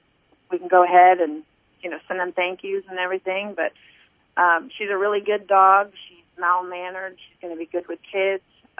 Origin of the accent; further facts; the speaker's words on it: Tampa, Florida, United States; just because I come from Tampa, Florida, a big city, and know that that there's dogs all over the place.